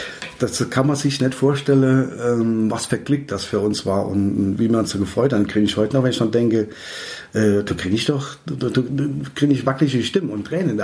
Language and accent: German; Haschbach, Rhineland-Palatinate, Germany; Das war eigentlich in meinem Heimatort in Haschbach. Meine Mutter wohnte noch dort.